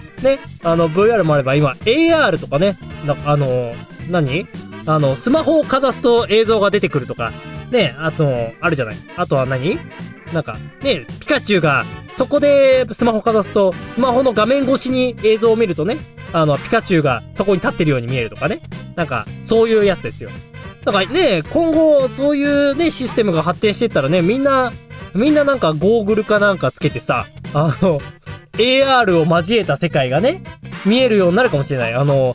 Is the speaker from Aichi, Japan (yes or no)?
no; Hokkaido, Japan; 私の地元北海道。